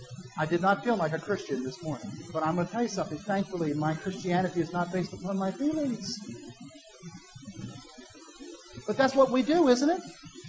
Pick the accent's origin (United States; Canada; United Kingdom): United States; South Carolina; You know, I come from South Carolina. My dad comes from North Carolina.